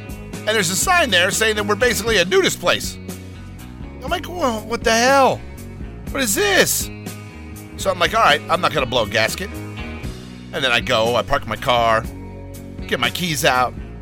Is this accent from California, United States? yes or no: yes; Los Angeles, California, United States; Yeah, well, that's because I grew up in Los Angeles.